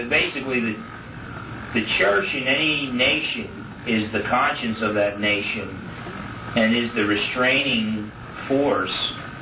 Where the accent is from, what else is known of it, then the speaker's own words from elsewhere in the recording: New Jersey, United States; You know, I come from New Jersey, New York, New Jersey, real packed in.